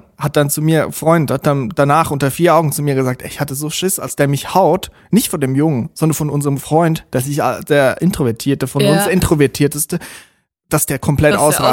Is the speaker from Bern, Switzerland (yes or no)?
no; Zurich, Switzerland; Das ist Weimar, Alter, woher kommt ihr? Dann haben wir gesagt, Zürich.